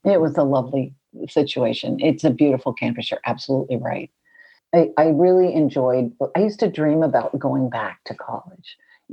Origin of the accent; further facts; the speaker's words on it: Pasadena, California, United States; also born or lived in Texas / Philadelphia / Guam; Well, I was raised mostly in Pasadena, California. My father was he was in the Navy. So I was born in Texas and we lived in Philadelphia. Then we traveled over to Guam and then we moved back to Pasadena, California.